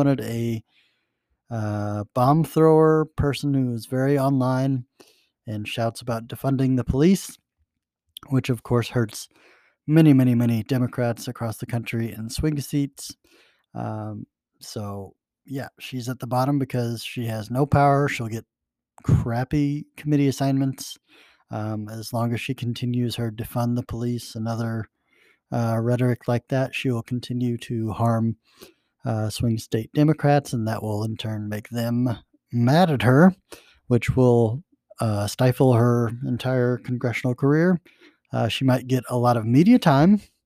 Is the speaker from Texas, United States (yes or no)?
no; Missouri, United States; That's right, I am from Missouri, so Missouri will be the first state I will look